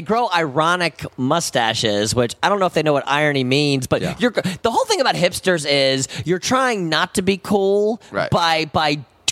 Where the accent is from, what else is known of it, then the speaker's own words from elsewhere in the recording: Maryland, United States; I was 7 till about 27.